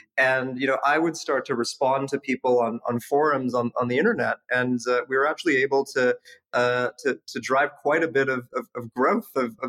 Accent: Canada; I mean, Canada was incredible. You know, my parents moved there in the 80s, you know, during the Civil War, and they just wanted me to have access to a good education. So, you know, just like every good Canadian kid, I played ice hockey growing up.

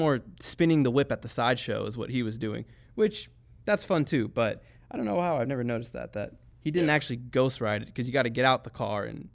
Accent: California, United States; I grew up in the Bay at the pinnacle of the hyphy movement

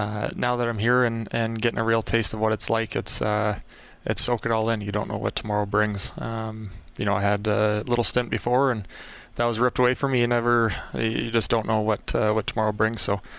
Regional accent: Camrose, Alberta, Canada; Well, I grew up in Alberta. I grew up in Camrose, so it's a short drive back home, which is nice.

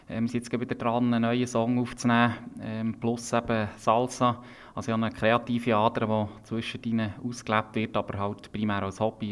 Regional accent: Bern, Switzerland; Nichtsdestotrotz ist Bern nach wie vor meine Heimat und ich lebe gerne hier.

